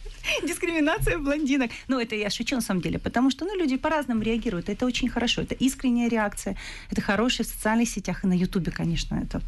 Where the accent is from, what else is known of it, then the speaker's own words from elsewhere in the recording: Donbas, Ukraine; first language ru; для меня мой родной язык, я сама с Донбасса, русский.